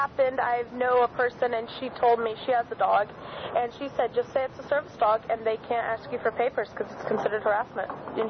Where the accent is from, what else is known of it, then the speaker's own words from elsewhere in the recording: Salinas, California, United States; now in Santa Cruz, United States; Yeah, I'm a newcomer to Santa Cruz. Originally, I'm from Salinas.